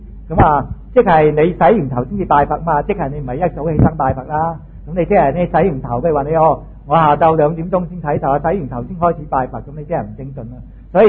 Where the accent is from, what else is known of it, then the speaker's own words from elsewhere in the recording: China; 這個呢係我哋中國人嘅禁忌